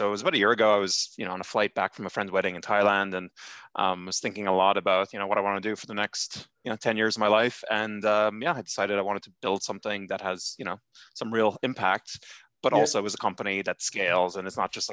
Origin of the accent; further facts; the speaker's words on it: Ireland; moved away; also born or lived in New York, United States / London, United Kingdom; so I'm from Ireland originally, partly grew up in Ireland, partly grew up state in New York, but actually grew up on a farm in Ireland